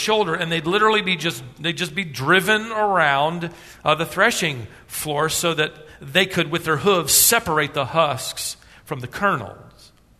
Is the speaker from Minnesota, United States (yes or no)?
yes; Worthington, Minnesota, United States; born there; every summer we would travel back to Minnesota. I was born in Worthington